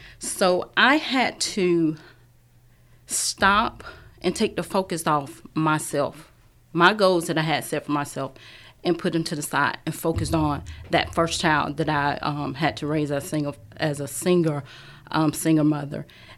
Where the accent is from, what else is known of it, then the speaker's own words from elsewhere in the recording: Columbus, Georgia, United States; I am from Columbus, Georgia. I was raised and born here. I've been here for 47 years.